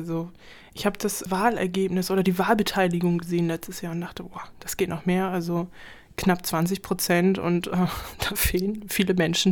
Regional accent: Schleswig-Holstein, Germany; ich bin hier in Schleswig-Holstein aufgewachsen und dann zum Bachelor weggezogen, aber dann habe ich das einfach hier so krass vermisst und mich zurückgekommen zum Master

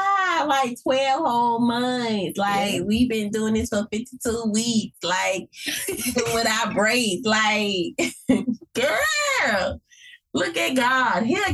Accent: Birmingham, Alabama, United States; I'm from Birmingham, Alabama, where everything is diversity, equality, inclusion, because we are home to many civil rights movements, right?

